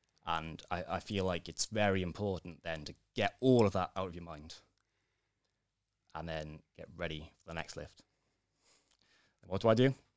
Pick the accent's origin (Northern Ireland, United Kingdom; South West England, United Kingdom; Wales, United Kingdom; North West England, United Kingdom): Wales, United Kingdom; I'm Welsh, I'm proud, I'm wearing the dragon, let's go.